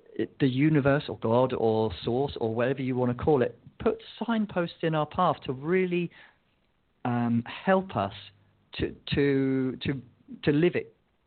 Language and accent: English; England, United Kingdom; I grew up in England, and English society is quite reserved